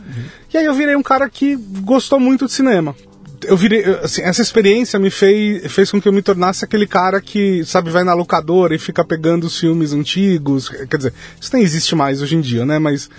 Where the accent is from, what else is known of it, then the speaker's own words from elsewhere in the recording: São Paulo, Brazil; now in Brasília, Brazil; Eu nasci aqui em São Paulo mesmo.